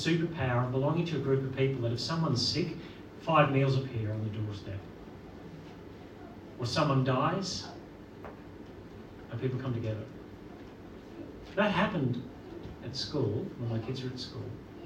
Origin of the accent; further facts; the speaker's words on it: Northern Ireland, United Kingdom; I'm a Protestant from Northern Ireland.